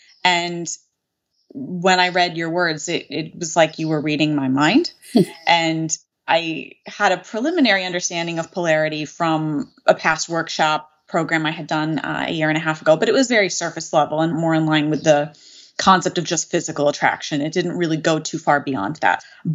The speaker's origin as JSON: {"language": "English", "region": "Northeast", "country": "United States", "tie": "born or raised there", "said": "So I am from the Northeast U.S. I grew up on the Connecticut-New York state line. That's where I am."}